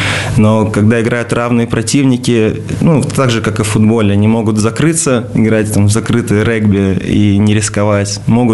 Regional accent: Kazan, Tatarstan, Russia; Я сам из Казани

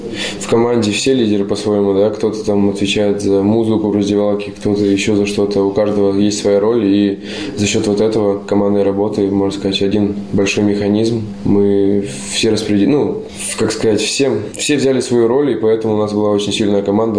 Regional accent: Perm, Perm Krai, Russia; also born or lived in Kungur; Но родился я в Перми, и думаю, что я скорее пермяк, но начинал в Кунгуре

